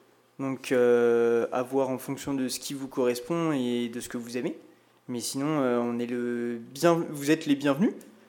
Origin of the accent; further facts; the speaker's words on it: La Tranche-sur-Mer, Pays de la Loire, France; moi, je suis originaire de Vendée, à la base. Je suis originaire de pas très loin d'ici, je suis originaire de La Tranche-sur-Mer.